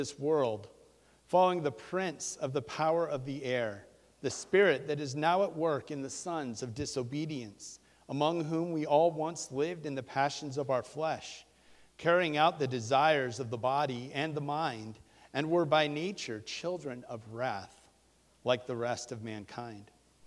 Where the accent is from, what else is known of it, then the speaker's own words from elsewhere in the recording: New Jersey, United States; As I'm from South Jersey, that foreign land